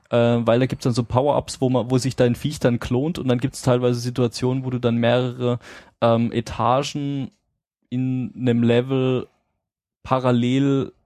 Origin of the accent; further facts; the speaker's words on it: Southern Germany, Germany; Ich bin Süddeutscher.